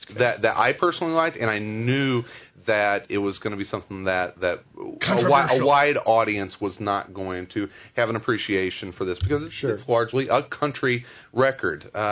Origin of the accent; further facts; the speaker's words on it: Illinois, United States; I would, you know, I grew up in Illinois.